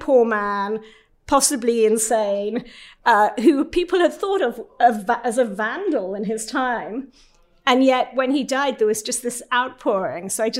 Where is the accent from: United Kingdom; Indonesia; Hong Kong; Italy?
Hong Kong; When I was growing up in Hong Kong, he was incredibly famous.